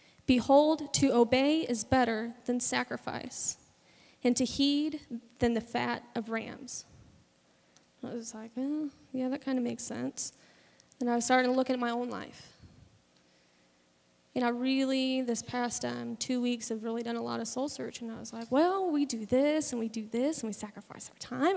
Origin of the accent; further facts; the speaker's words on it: Illinois, United States; I grew up in Illinois, and I remember being younger, and off in the cornfields, you see these giant white tents and music going and tons of people.